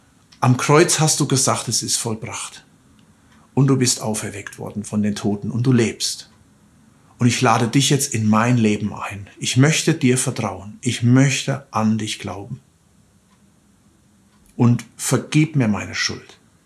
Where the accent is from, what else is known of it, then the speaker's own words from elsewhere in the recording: Germany; erleben vielleicht die authentischste Ostern, die wir bisher gehabt haben, zumindest als Deutsche. In anderen Ländern gab es sicherlich auch schon oft diese authentische Ostern, aber besonders hier in unserem Land.